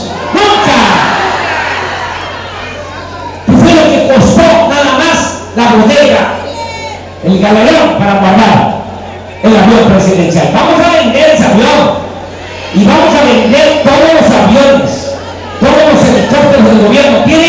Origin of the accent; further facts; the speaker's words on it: Tepetitán, Tabasco, Mexico; yo soy de un pueblo más pequeño que Martínez de la Torre. Mi pueblo ni siquiera es cabecera municipal. Se llama Tepetitán, pertenece al municipio de Macuspán.